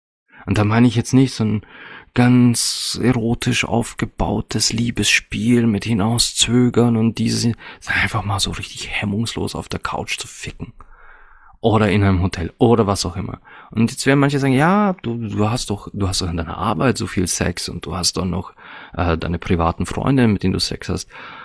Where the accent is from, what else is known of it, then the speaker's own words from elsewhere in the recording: Austria; Bei uns in Österreich gibt es das.